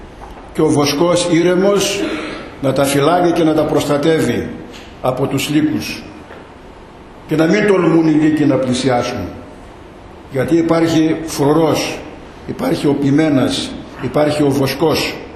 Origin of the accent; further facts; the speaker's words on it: Epirus, Greece; όσοι μεγαλώσαμε στην Ήπεθρο, στα παιδικά μας έστω χρόνια.